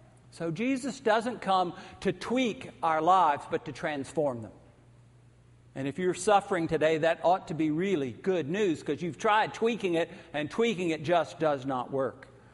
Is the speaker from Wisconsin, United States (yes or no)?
no; Atlanta, Georgia, United States; And I thank God that in growing up in Atlanta that my parents were progressive people